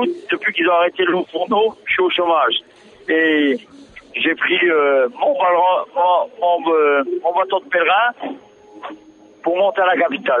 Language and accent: French; Grand Est, France; Je viens de la Lorraine à pied.